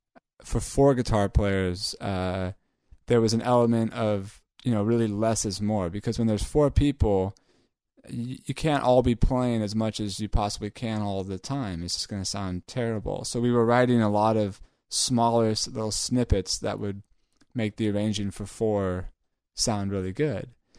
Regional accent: Tiburon, California, United States; So as I mentioned, you know, I grew up in Tiburon, California

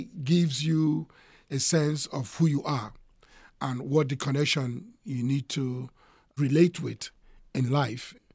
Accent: Nigeria; born there; Well, originally I was born in Africa, Nigeria more specifically, West Africa.

